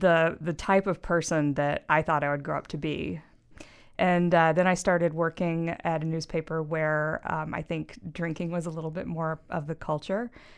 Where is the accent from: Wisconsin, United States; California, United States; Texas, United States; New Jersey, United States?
Texas, United States; I grew up in Texas, and I idolized Molly Ivins